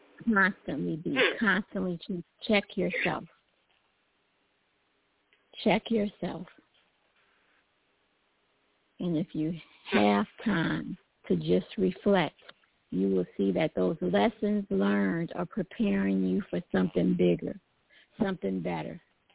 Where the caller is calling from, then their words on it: San Diego, California, United States; also born or lived in New Orleans; I'm calling from San Diego, California, by way of New Orleans.